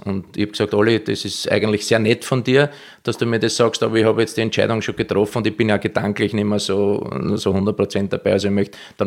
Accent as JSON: {"language": "German", "country": "Austria", "lives_now": "Israel", "said": "haben im März mein Heimatland Österreich besiegt, 4-2 in Israel."}